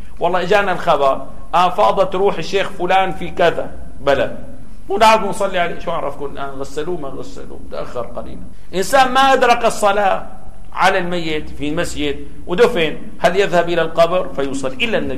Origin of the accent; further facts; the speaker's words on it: Damascus, Damascus Governorate, Syria; عندنا في دمشق كانت كتاتيب